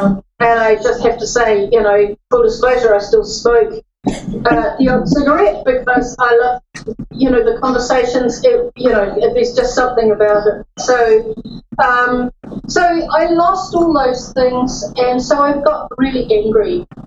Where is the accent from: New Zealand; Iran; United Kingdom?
New Zealand; now in United States; that is not a Vermont accent. So just so you know, I'm from New Zealand.